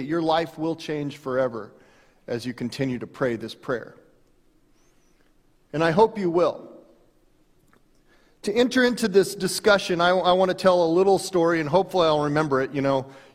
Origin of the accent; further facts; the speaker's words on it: Denver, Colorado, United States; and you know, we're from Denver.